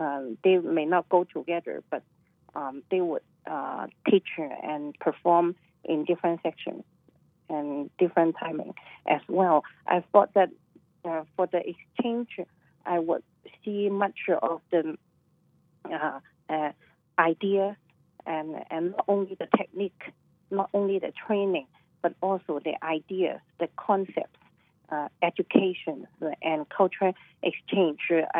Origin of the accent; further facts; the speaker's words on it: China; I came from China.